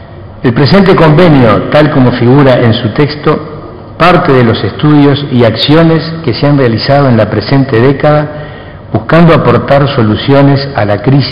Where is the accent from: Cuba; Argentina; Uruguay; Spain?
Uruguay; Montevideo; como montevideano en primer término